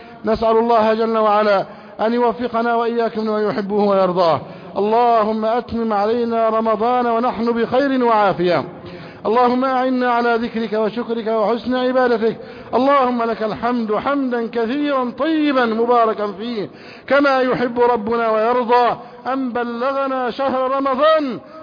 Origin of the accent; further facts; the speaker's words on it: Egypt; اللهم احفظ بلدنا مصر أمنا أمانا سخاء رخاء